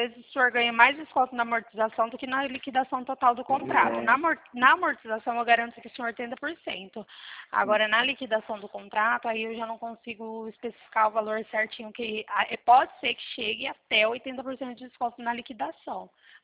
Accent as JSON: {"language": "Portuguese", "town": "Bebedouro", "region": "São Paulo", "country": "Brazil"}